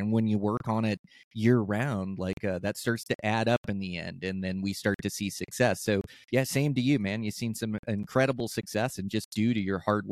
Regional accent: Tumwater, Washington, United States; yeah, I grew up in well, just outside of Olympia, Washington. Like Tumwater was the high school I went to, and yeah, grew up there for 19 years.

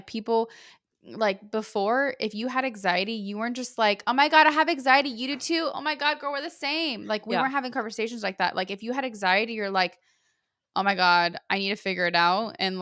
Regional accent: Miami, Florida, United States; Anyways, I'm from Miami.

